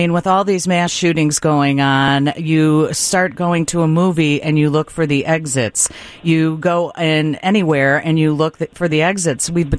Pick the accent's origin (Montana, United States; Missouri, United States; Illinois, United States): Illinois, United States; Chicago; We're from Chicago.